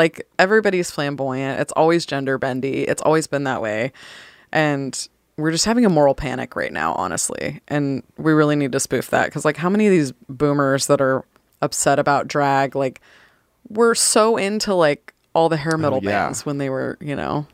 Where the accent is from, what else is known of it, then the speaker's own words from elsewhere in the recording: San Francisco Bay Area, California, United States; now in Tennessee, United States; I'm from the San Francisco Bay Area, so sometimes I forget that I live in Tennessee now.